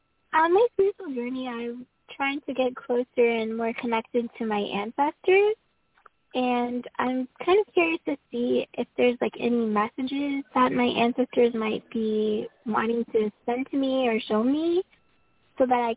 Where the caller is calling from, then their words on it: Florida, United States; I'm calling from Florida.